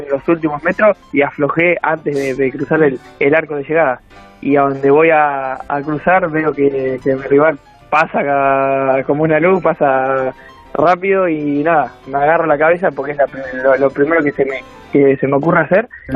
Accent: Argentina; hasta me llegó allá a Argentina, que pensé que no iba a llegar, hasta llegó a mi pueblo, que es muy chico.

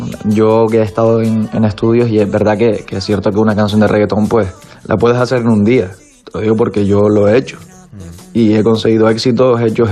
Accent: Canary Islands, Spain; Yo vengo de las Islas Canarias y al final aquí desde muy pequeño ha sonado el reggaetón y ha sonado la música latina en general. Yo tenía 3-4 años

